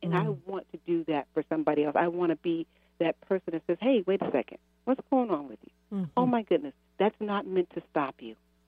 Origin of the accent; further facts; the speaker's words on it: Chicago, Illinois, United States; now in Massachusetts, United States; No, I'm from Chicago. I've lived, in Massachusetts most of my life.